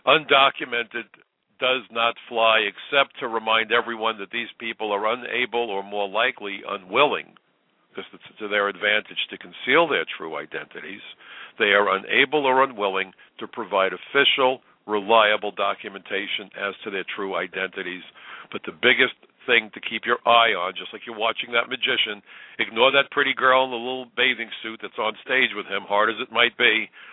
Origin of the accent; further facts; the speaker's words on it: New York City, New York, United States; I am a New Yorker. I live in what is arguably the most diverse city in the world, certainly the most diverse city in the United States.